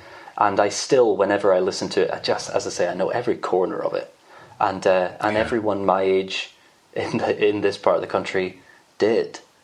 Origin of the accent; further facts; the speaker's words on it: Edinburgh, Scotland, United Kingdom; I'm from Edinburgh.